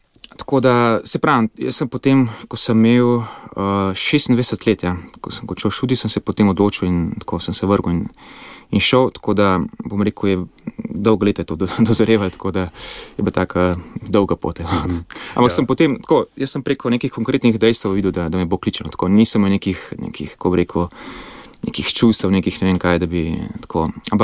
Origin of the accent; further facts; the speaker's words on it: Ljubljana, Slovenia; Ja, torej jaz sem drugač iz Ljubljane, Novih Jarš, torej Ljubnje Sveti Križ. Jaz sem hodil osnovno šolo v Novih Jaršah, potem na gimnazijo tukaj v Šentvidu.